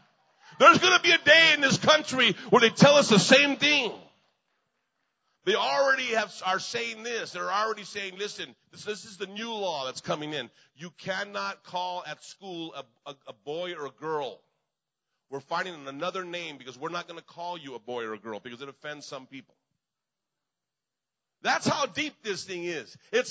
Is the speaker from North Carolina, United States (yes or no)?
no; Albuquerque, New Mexico, United States; I'm from Albuquerque. What can I make a difference? What can good can come out of Albuquerque?